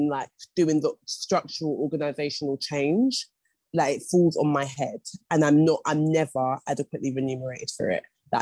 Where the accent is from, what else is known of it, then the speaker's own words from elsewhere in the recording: South East England, United Kingdom; I'm from Surrey and I'm a middle-class white woman.